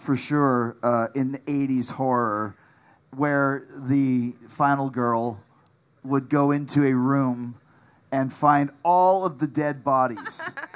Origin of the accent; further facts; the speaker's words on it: Canada; I'm Canadian